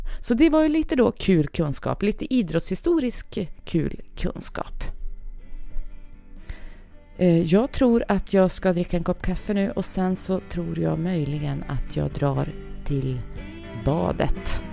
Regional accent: Tulleråsen, Sweden; i uppförsbacken till Tulleråsen där jag är uppvuxen.

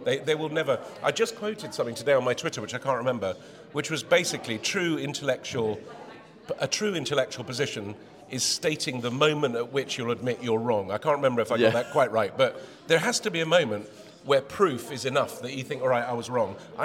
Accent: Cheltenham, South West England, United Kingdom; I haven't been savagely beaten yet, because I'm from Cheltenham. So really, I shouldn't be allowed in Gloucester.

